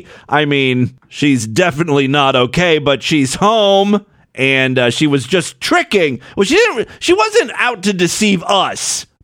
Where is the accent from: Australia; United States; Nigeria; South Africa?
United States; Ohio; we got one from my home state, the Florida of the North, Ohio.